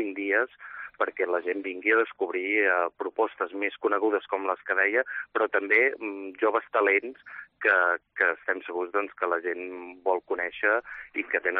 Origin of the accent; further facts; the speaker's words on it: Banyoles, Catalonia, Spain; nosaltres expliquem sempre que som de Banyoles, que estem molt orgullosos de mostrar la nostra ciutat